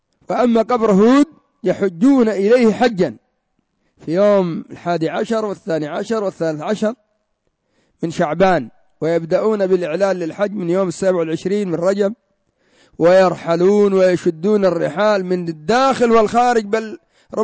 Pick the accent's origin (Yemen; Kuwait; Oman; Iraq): Yemen; هذا عندنا في اليمن، ما بالك إذا ذهبت إلى إيران إلى العراق؟